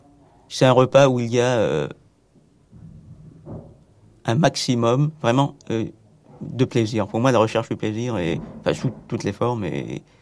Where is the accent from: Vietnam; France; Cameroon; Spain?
Vietnam; Parce que chez nous, au Vietnam et en Asie en général, on ne conçoit pas une fête sans bruit.